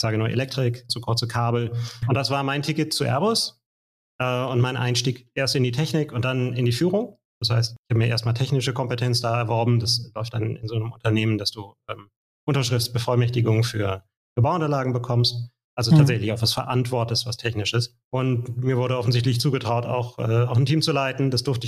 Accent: Hamburg, Germany; privat bin ich 46 Jahre alt, verheiratet, drei Kinder, bin in Hamburg geboren und in der Nähe aufgewachsen und arbeite in Hamburg.

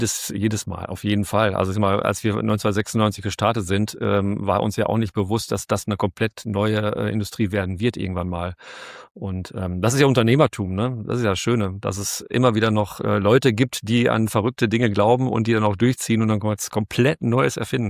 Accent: North Rhine-Westphalia, Germany; Ich bin ja aus dem schönen Westmünsterland hier.

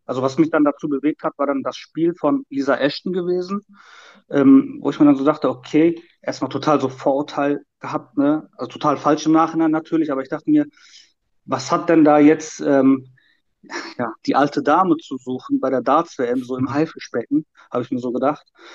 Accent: Hagen, North Rhine-Westphalia, Germany; ich bin 34 Jahre alt und ich komme aus Hagen. Für die, die Hagen nicht kennen, Hagen liegt im südöstlichen Teil des Ruhrgebiets, sage ich mal, grenzt an Dortmund und hat so circa 200.000 Einwohner.

